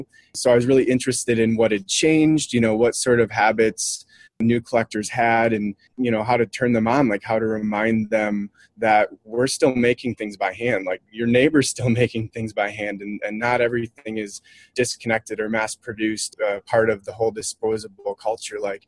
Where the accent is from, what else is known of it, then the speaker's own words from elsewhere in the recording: Minnesota, United States; I grew up in Minnesota, and there's a huge pottery community there.